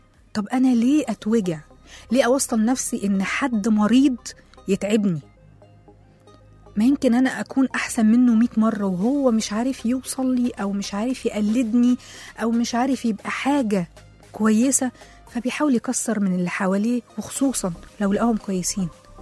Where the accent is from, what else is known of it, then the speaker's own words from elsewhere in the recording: Egypt; نعم احنا مصريين